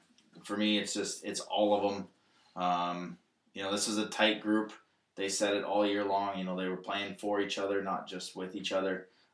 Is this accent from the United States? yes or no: no; Calgary, Alberta, Canada; I came from Calgary, where there was media coverage everywhere.